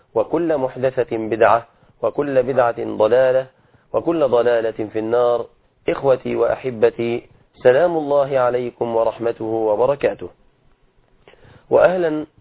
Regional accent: Egypt

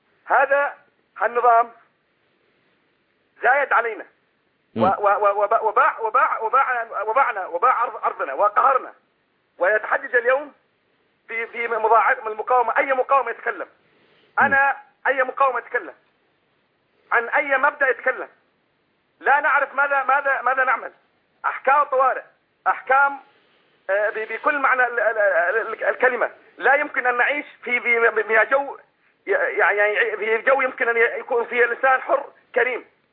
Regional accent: Quneitra Governorate, Syria; يا أخي إحنا من سوريا.

